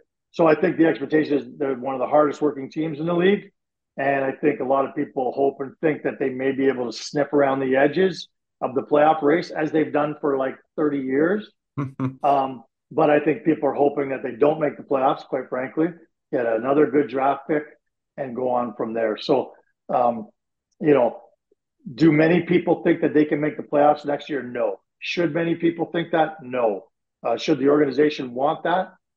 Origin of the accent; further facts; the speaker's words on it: Canada; And to watch two Canadian teams go at it as a Canadian, I'm pretty happy that's happened.